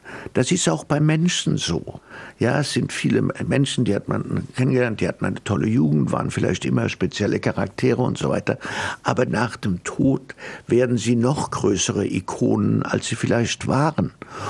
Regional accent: Switzerland; also born or lived in Germany; ich bin in der Schweiz geboren und bin meistens in der Schweiz aufgewachsen. Da meine Mutter früh gestorben ist, bin ich zu meiner Großmutter gekommen und lebte mit ihr halb in Deutschland, halb in der Schweiz.

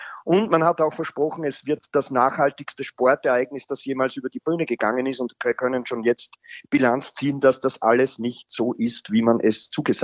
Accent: Austria; Ich gehe aber davon aus, dass wir in Deutschland und auch in Österreich, wo ich herkomme, aufgrund der 50+1-Regel gut geschützt sind.

